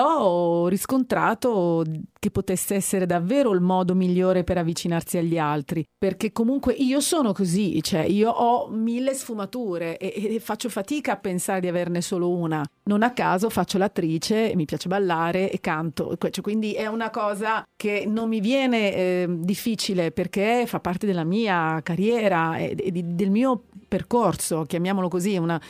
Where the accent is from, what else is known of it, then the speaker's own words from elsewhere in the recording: Taranto, Apulia, Italy; now in Milan, Italy; pur essendo innamoratissima della mia terra, della mia Taranto, di Lecce, della mia casa che è la Puglia.